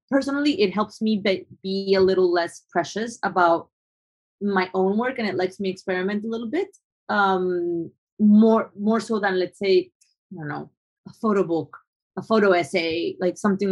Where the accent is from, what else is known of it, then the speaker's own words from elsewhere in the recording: Colombia; because I am white passing, even though I'm Colombian. I was born and raised in Colombia.